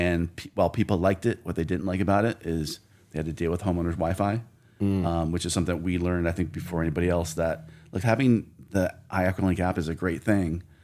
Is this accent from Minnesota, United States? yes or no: no; Connecticut, United States; My experience in pools was growing up in Connecticut, we had above ground pools, 24-inch round.